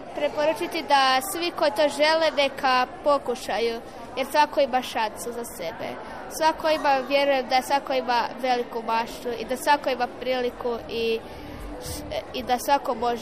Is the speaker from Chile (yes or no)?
no; Velika Gorica, Zagreb County, Croatia; ja dolazim iz Velike Gorice.